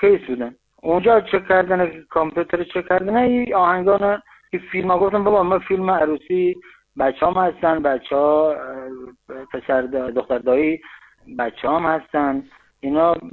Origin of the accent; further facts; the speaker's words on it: Iran; first language Luri; آهنگال لوری چون زبان مادری من زبان پدری من